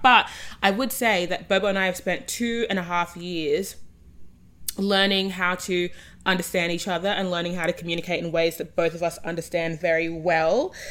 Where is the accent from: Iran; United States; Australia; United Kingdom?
Australia; accent: Australian; I'm the Australian voice. I am 26.